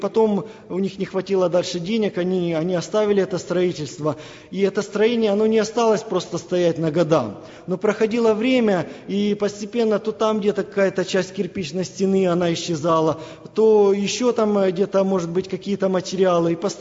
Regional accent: Ukraine; moved away; когда я приехал из Украины

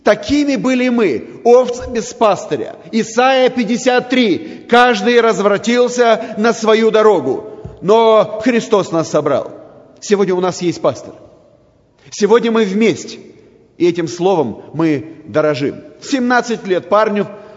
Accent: Chișinău, Moldova; Я воспитан в молдавском контексте, родился и вырос в Кишиневе, там несу служение, но говорю по-русски.

